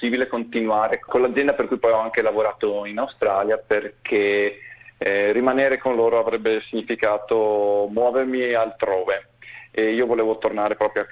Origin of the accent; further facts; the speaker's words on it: Veneto, Italy; ancorati alla mia terra natia, Da buon veneto non mi smentisco, nel senso che mi sento estremamente radicato e vicino alla terra da cui provengo.